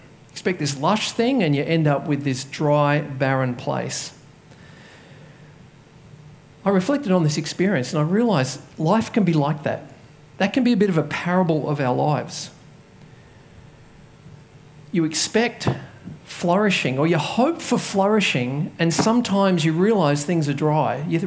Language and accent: English; Katoomba, New South Wales, Australia; That's my hometown, Katoomba.